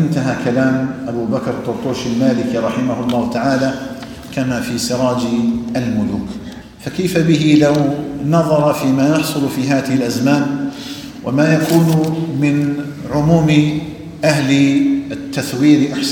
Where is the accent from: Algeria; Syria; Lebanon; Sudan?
Algeria; بلدنا الجزائر